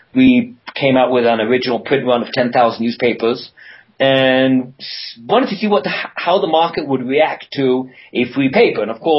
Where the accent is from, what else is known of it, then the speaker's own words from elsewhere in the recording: Canada; as a Canadian, Toronto is very much of a hotbed of free publications.